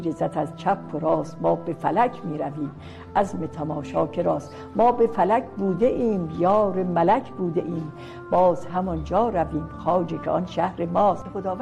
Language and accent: Persian; Iran; این که ما یه ایرانی هستیم، فرهنگ متعالی داریم